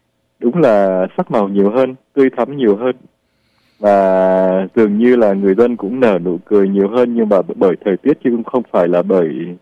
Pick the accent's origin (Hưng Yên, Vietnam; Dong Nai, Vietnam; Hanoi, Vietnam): Hanoi, Vietnam; accent: Hanoi; tôi quyết định tôi giữ giọng Hà Nội một cách, cố gắng giữ một cách chuẩn mực và không thay đổi. Nhưng mà thực ra thì quê gốc của tôi là Nam Bộ. Tôi quê ở Đồng Tháp, tỉnh Đồng Tháp. Và ba tôi là người tập kết ra Hà Nội. Mẹ tôi là người Hà Tây.